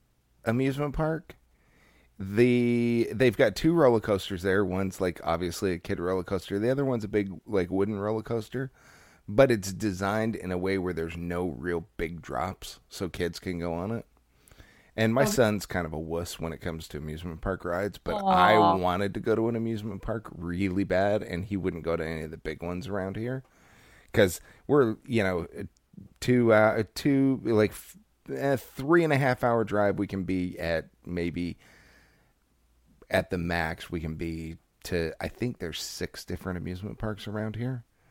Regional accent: Utah, United States; It was the whitest place I'd ever been to in my life. And I'm originally from Utah.

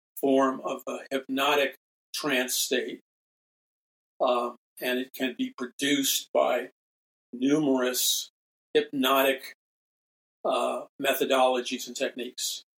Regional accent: Ireland; I apologize, being Irish, I should be able to pronounce this player's name.

